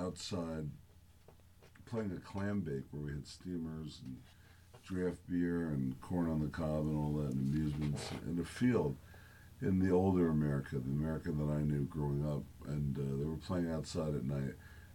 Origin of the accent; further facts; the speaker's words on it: New Jersey, United States; I'm from Jersey.